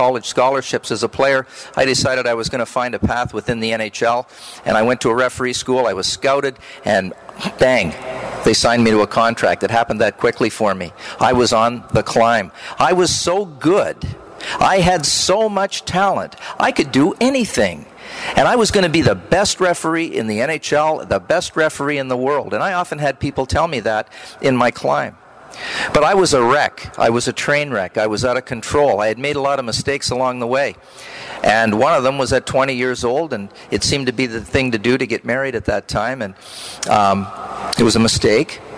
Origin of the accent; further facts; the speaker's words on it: Canada; I'm a Canadian, so I would agree with everything the bishop said